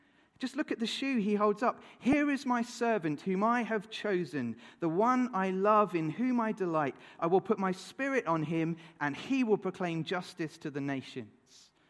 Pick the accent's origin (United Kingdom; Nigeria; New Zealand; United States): United Kingdom; if you follow the Tour de France as a Brit, all eyes are on Froome.